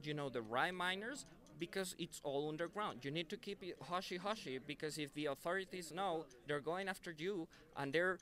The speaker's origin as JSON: {"language": "English", "country": "Venezuela", "second_language": "English", "lives_now": "United States", "said": "I'm living in Illinois, but I'm originally from Venezuela."}